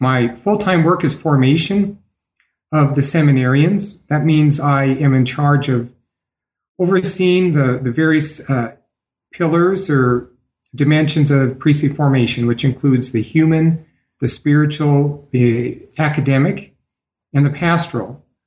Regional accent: Idaho, United States; born there; also born or lived in Portugal / Brazil; I am a Catholic priest in the Archdiocese of Denver, and I was born in Idaho, the Gem State.

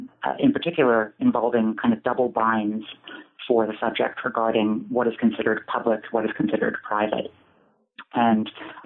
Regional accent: Boston, Massachusetts, United States; born there; So I pass as French on paper, but it's a South African name. And so I was born in Boston.

